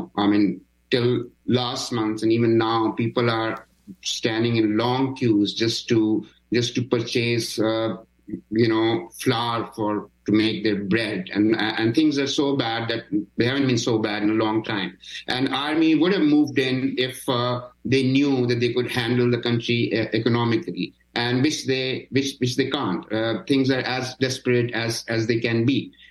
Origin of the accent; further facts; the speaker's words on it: Pakistan; But as a Pakistani